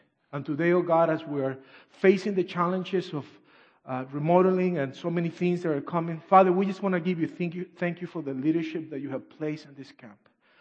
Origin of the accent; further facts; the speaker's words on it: Trinidad & Tobago; accent: British Caribbean; English is a second language; also born or lived in Venezuela; I'm not Mexican. I am actually from Venezuela, even though people don't know where is that at. That's not the south. Below Mexico, below Guatemala. It's kind of a little bit more down. And I was raised in Trinidad and Tobago, so I learned English with a British Caribbean accent